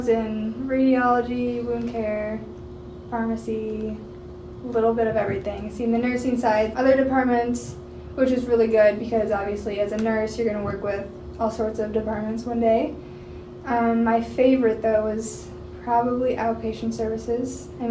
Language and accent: English; Steen, Minnesota, United States; I'm originally from Steen, Minnesota, which is about 30 minutes east of Sioux Falls.